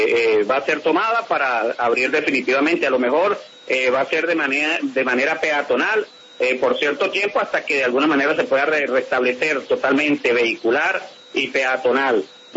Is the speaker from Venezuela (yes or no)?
yes; Venezuela; momento difícil que estamos viviendo hoy los venezolanos